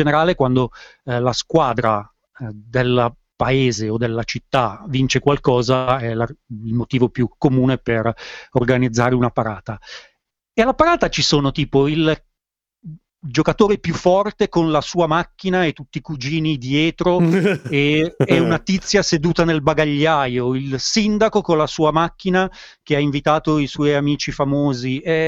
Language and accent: Italian; Bedonia, Emilia-Romagna, Italy; Sono cresciuto a Bedonia.